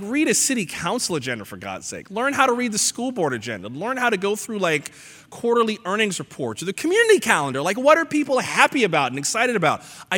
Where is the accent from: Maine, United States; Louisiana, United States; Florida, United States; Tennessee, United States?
Florida, United States; I'm from South Florida, and I'd moved back and worked for one of the stations in my hometown as an assignment editor